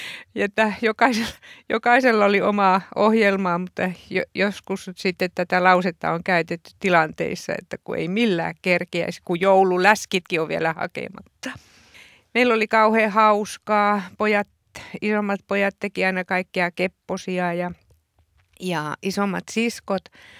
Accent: Ähtäri, South Ostrobothnia, Finland; Mä oon kotoisin siitä Keski-Suomen ja Etelä-Pohjanmaan rajapitäjästä Ähtäristä.

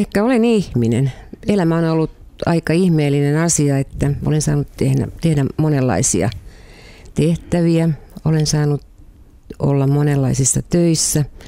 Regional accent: Karelia, Finland; kyllä mä karjalaisena itseäni pidän

